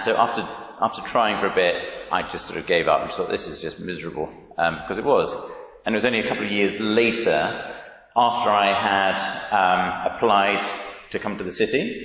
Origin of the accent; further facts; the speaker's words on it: Cambridge, East of England, United Kingdom; I grew up in Cambridge, my parents were great, not Christians